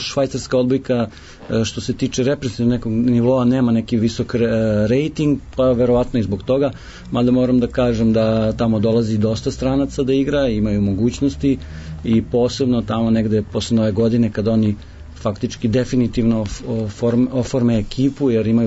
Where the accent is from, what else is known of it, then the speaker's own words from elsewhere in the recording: Belgrade, Serbia; oni znaju da ja dolazim iz Beograda